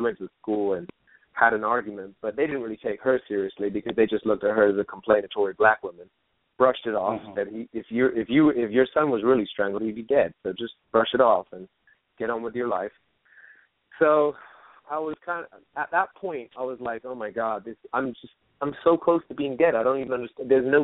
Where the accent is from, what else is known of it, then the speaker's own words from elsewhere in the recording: United Kingdom; accent: British; And, you know, I remember getting kind of bullied and picked on.